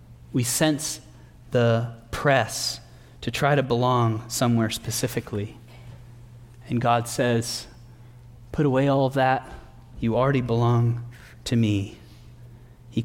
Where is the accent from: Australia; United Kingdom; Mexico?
Mexico; Tijuana, Baja California; now in United States; I was brought up in Mexico as a missionary kid.